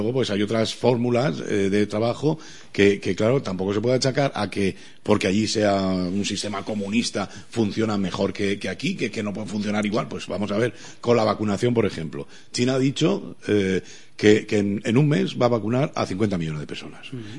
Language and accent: Spanish; Spain; los españoles efectivamente le sacamos punta a todo